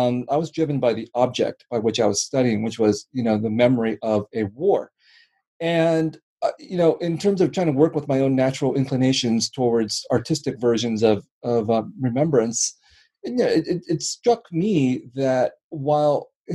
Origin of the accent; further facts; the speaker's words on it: United States; my exposure to the Vietnam War growing up in the United States was partly through the stories of the Vietnamese refugee community and my parents